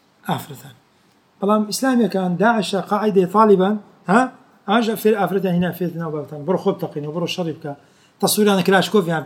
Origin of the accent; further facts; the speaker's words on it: Palestine; وأنا فلسطيني